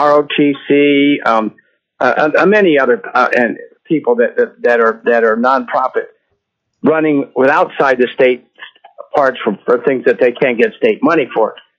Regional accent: Anchorage, Alaska, United States; I'm from Anchorage. I've been a resident for the last 40 years.

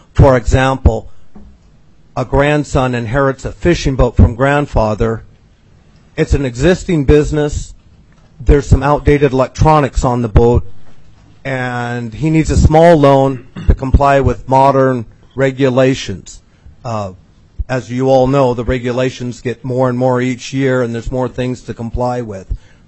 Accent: Elfin Cove, Alaska, United States; now in Hoonah, United States; I grew up in Elfin Cove, and I live in Hoonah

